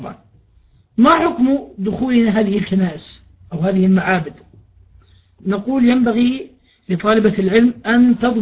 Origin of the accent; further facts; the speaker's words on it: Jordan; مثلا عندنا في الأردن قبور بعض الصحابة